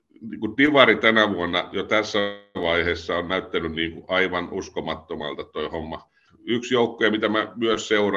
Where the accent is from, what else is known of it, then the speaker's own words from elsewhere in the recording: Seinäjoki, South Ostrobothnia, Finland; born there; itse kun olen syntynyt Seinäjoella